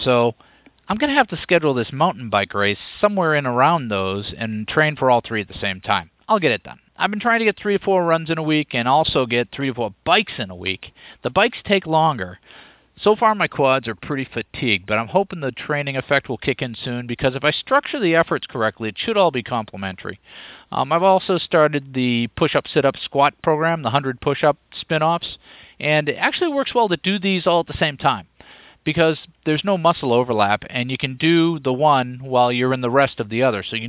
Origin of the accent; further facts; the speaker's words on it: Massachusetts, United States; that's one of those words, I'm from Massachusetts, I can't pronounce correctly